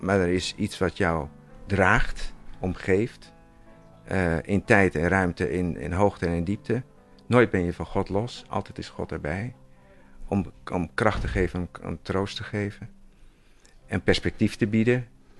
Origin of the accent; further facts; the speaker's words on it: Netherlands; Hoe wij daarop moeten reageren als Hollanders, als Nederlanders.